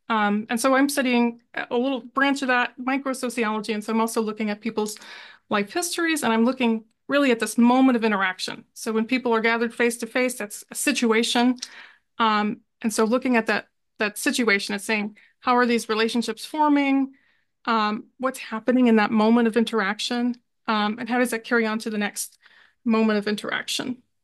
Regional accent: Kentucky, United States; I grew up in a sort of a suburb in the Midwest here. I grew up in Kentucky.

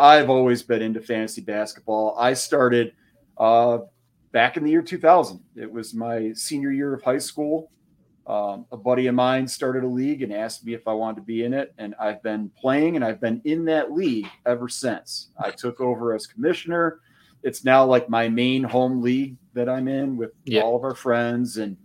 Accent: United States; As an American who was brought up on baseball, it's hard for me to watch it

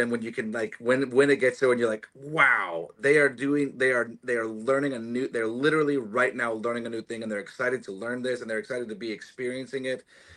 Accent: Huntsville, Alabama, United States; I am. Yeah. I grew up in Huntsville, Alabama.

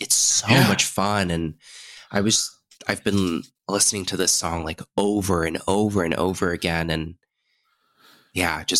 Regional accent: United States; Cause I grew up in the States, and why would I be interested in music from Korea is kind of what they thought.

